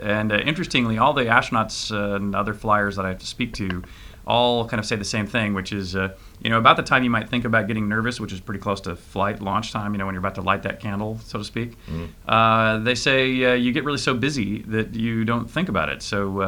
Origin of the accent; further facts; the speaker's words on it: Cambridge, East of England, United Kingdom; born there; And in fact, I was born here in Cambridge. In fact, Sunday, I went to see the house in which I was born.